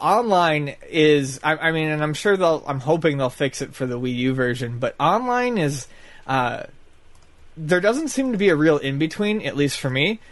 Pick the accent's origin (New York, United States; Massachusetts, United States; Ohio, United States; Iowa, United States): New York, United States; Buffalo; Yeah, I'm from Buffalo.